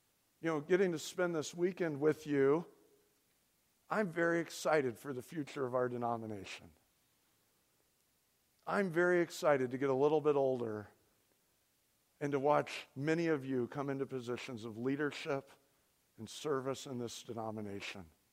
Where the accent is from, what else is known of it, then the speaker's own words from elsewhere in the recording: United States; I'm an American. I was raised here.